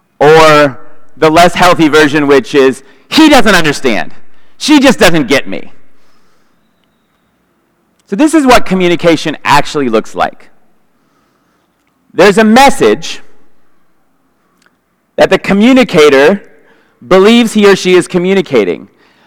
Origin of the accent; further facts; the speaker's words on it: Northwest, United States; Now, I'm from the Northwest, and we know that real trees are pine trees.